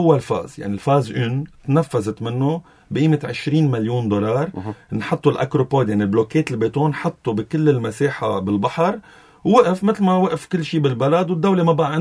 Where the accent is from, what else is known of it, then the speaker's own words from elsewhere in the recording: Lebanon; نحن كلبنانيين